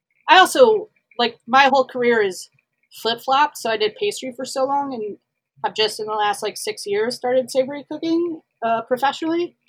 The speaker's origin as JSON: {"language": "English", "region": "the South", "country": "United States", "tie": "born or raised there", "said": "I grew up in the South as a pastry chef in the South"}